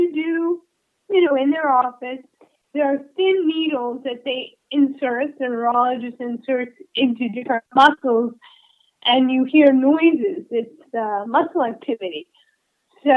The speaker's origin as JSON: {"language": "English", "region": "Florida", "country": "United States", "tie": "born or raised there", "said": "I'm in California. I was raised in Florida, and that's where my parents were."}